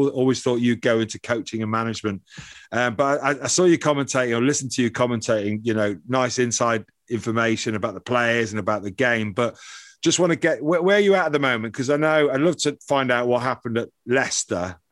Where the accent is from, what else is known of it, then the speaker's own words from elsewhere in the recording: Dublin, Leinster, Ireland; born there; I was born in Dublin.